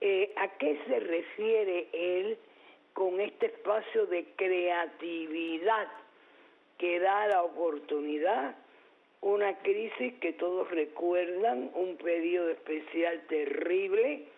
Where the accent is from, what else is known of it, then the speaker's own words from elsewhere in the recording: Cuba; le respondí como cubana, independientemente de mi labor como periodista, le respondí como cubana